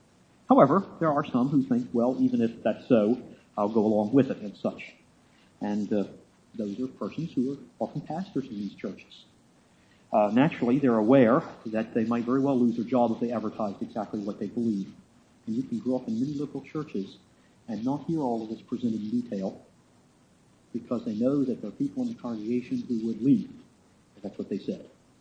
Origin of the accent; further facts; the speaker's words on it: Arlington, Virginia, United States; I grew up in Arlington, Virginia. Parents were Bible believers and attended a Southern Baptist church down there.